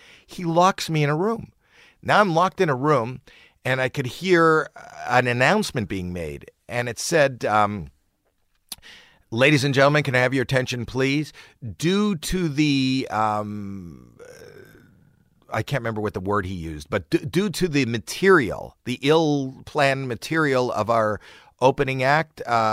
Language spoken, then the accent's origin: English; Toronto, Ontario, Canada; I happened to be in Toronto. He knew I was in Toronto. That's my hometown.